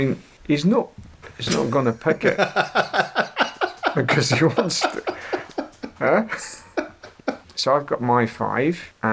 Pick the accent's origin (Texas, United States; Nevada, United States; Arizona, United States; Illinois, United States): Illinois, United States; Chicago; I'm from Chicago.